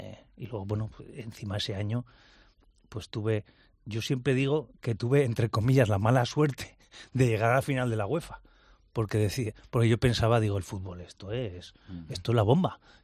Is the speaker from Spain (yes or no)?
yes; Murguía, Basque Country, Spain; el Santuario de Oro, en Murguía, en mi pueblo. La verdad que es un sitio que ves todo el Valle de Zuya